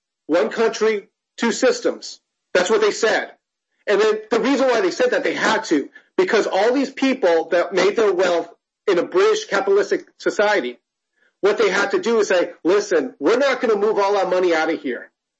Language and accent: English; United States; Well, you know what? First of all, I am Chinese American. My mom is from Hong Kong and my dad's from mainland China.